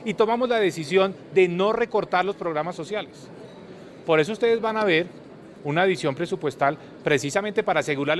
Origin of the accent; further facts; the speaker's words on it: Colombia; yo creo que como colombiano nos sentimos muy emocionados y muy optimistas